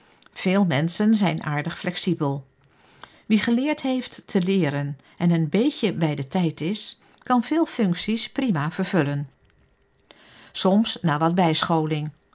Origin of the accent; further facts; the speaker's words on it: South Africa; now in Netherlands; Ik groeide op in Zuid-Afrika. Mijn ouders werkten in de zending onder de Zulus.